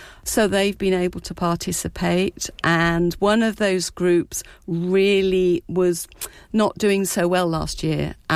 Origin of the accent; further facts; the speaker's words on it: South West England, United Kingdom; I grew up in Dorset.